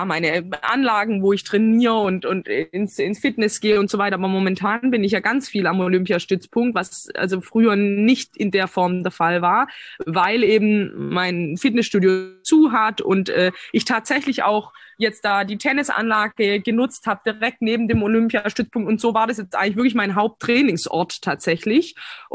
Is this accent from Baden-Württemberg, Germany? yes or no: yes; Baden-Württemberg, Germany; Schwabenländle, gell, ist halt meine Heimat.